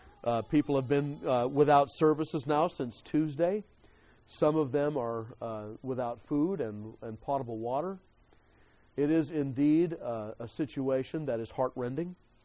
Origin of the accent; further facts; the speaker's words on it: California, United States; now in Texas, United States; And, of course, when I moved out here from California, we have a completely different way of building buildings here than we did in California